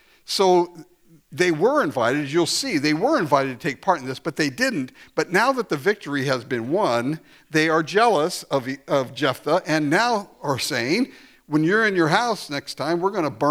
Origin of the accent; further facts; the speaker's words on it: Japan; I grew up in Japan.